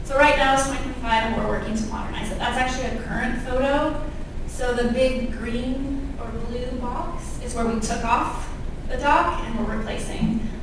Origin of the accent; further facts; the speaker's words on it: Washington, United States; I was born and raised in Whatcom County, and so I'm very familiar with the area.